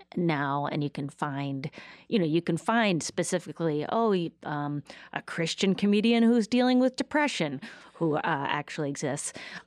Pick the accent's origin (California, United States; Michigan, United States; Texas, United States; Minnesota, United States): Minnesota, United States; Duluth; I grew up in Duluth, Minnesota, where it was very, I know there's a Duluth, Georgia, so I don't want to confuse people.